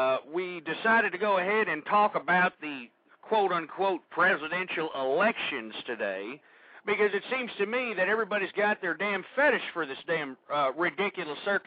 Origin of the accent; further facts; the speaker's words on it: Texas, United States; Actually, I've done several shows on racism because I'm from Texas, folks.